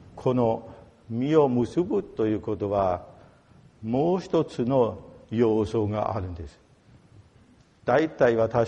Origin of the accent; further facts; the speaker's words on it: Germany; Japanese is a second language; 私たちドイツ人が散歩が大好きです。